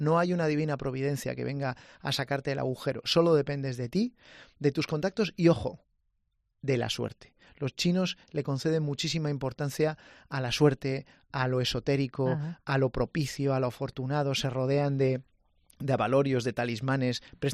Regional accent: Reinosa, Cantabria, Spain; yo vengo de un sitio muy pequeño, en la periferia de una provincia periférica que es Cantabria. Yo vengo de Reynosa, ¿no? Ajá. Y somos 10.000 habitantes.

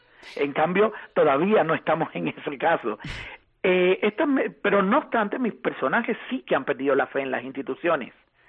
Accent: Cuba; moved away; muchas veces salimos de Cuba pensando en que de alguna manera nos desestructuraron, y a resultas de ello tenemos un país muy dividido

